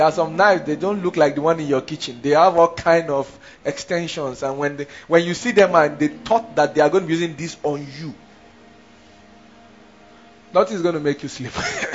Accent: Bauchi, Nigeria; If you had grown in the north before, I grew up in Bauchi

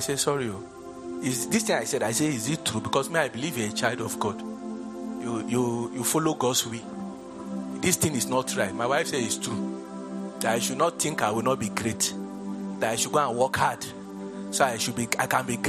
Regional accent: Nigeria; I'm a Nigerian. I have a country.

